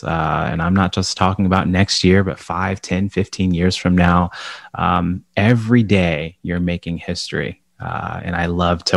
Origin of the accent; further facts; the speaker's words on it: Tucson, Arizona, United States; born there; And I was born in Tucson, Arizona. It's the only one that I don't remember. So I've lived a little bit of everywhere.